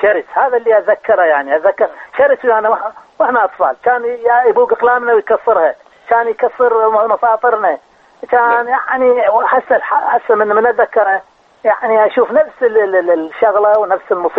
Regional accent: Amarah, Maysan, Iraq; also born or lived in Baghdad; الحقيقي مواليد 43 لكن بالجنسية إيه؟ مواليد 37. أنا ولو من الجنوب من العمارة

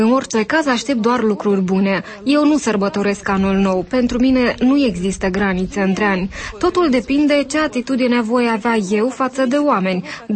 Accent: Ternopil Oblast, Ukraine; sunt din Ucraina, din regiunea Ternopol.

